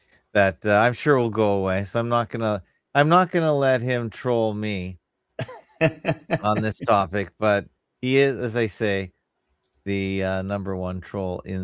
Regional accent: Canada; But as a Canadian, I don't care because most American teams are full of Canadians.

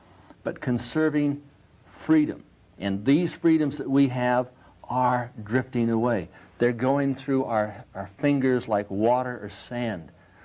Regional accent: Ojai, California, United States; You go up to Little Satan Place, Ojai Valley, and I was raised up there in Ojai Valley.

